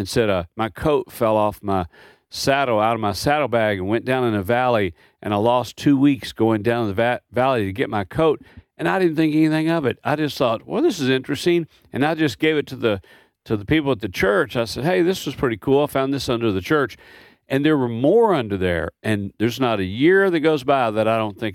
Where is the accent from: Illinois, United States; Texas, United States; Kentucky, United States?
Kentucky, United States; You know, I grew up in Kentucky on the Indiana border, so there's a lot of back and forth there.